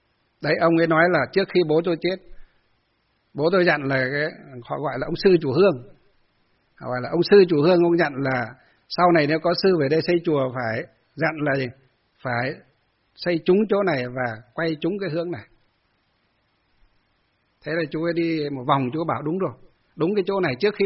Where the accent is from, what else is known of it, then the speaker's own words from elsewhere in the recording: Hòa Bình, Vietnam; vì tôi là người Mường, thì cảm hóa người Mường theo Phật ở Minh Quang này hay như ở trong quê ấy, Hòa Bình thì dễ.